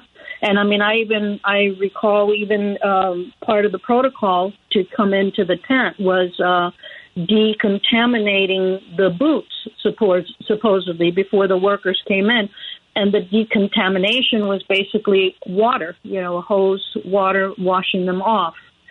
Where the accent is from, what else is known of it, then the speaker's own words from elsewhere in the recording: Florida, United States; also born or lived in New York; I'm down in Florida now, in my hometown, and had to basically transfer into the National Responder Program.